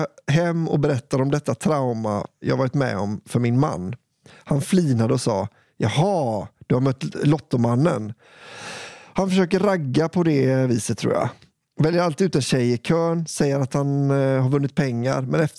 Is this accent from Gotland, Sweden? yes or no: yes; Gotland, Sweden; Jag kommer från Gotland